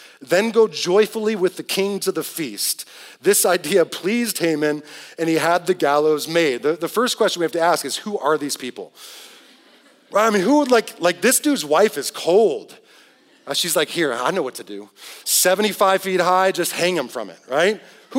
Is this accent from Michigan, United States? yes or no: yes; Detroit, Michigan, United States; I grew up in Detroit, got to go back there a couple of weeks ago.